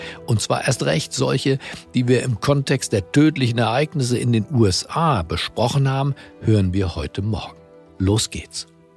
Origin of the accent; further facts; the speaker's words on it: Fulda, Hesse, Germany; Ich bin damals in Fulda zur Schule gegangen, in die Schule von Alfred Dregger und seinen Kindern.